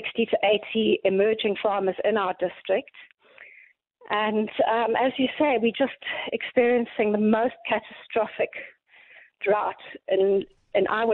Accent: Williston, Northern Cape, South Africa; Okay, I'm from the Great Karoo. Mm-hmm. Our town is called Williston.

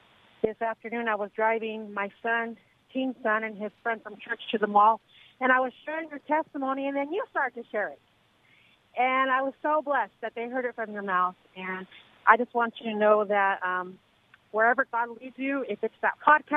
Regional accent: Hacienda Heights, California, United States; now in La Puente, United States; I am from Hacienda Heights, born and raised. I'm currently in La Puebla.

